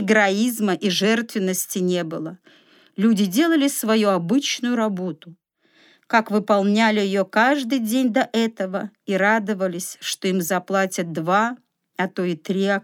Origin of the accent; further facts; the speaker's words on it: Gomel Region, Belarus; born there; Случилось так, что я родилась в Гомельской области и про Чернобыльскую катастрофу знаю не понаслышке.